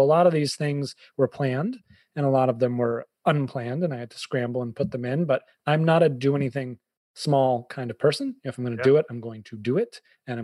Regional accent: Boston, Massachusetts, United States; now in Connecticut, United States; Well, I'm a Bostonian.

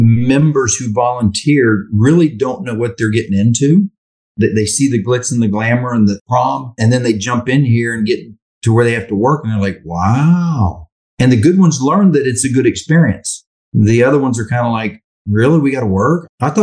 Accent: Orlando, Florida, United States; I'm in Lakeland. I'm from Orlando. Lakeland's about an hour just south of Orlando.

